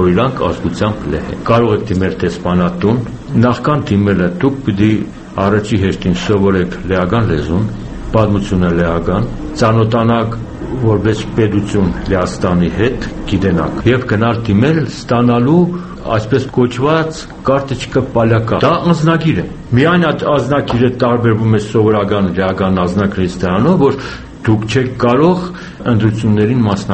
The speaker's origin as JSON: {"language": "Armenian", "country": "Armenia", "tie": "born there", "said": "ես ծնվել եմ Հայաստանում, հայ եմ"}